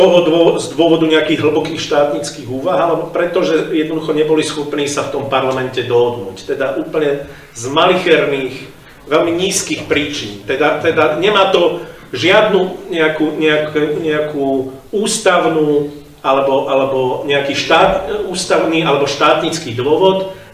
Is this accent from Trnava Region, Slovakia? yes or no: yes; Galanta, Trnava Region, Slovakia; Ja som z Galanty